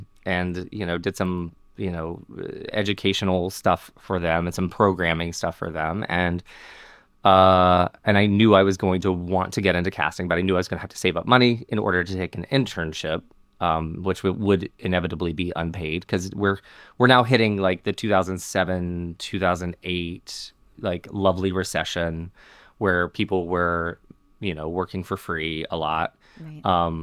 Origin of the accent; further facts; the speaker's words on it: Montgomery, Alabama, United States; I grew up in Montgomery, Alabama, Alabama Shakespeare Festival is.